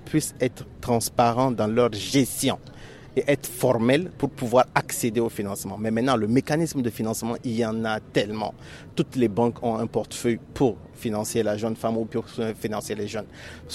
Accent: Niger; Aujourd'hui, par exemple, moi, en tant que Nigérien, j'ai envie d'investir, par exemple, aux États-Unis.

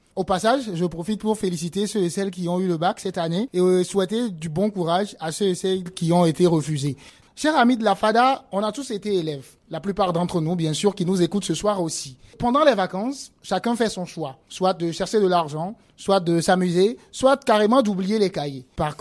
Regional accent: Niger; chez nous, au Niger

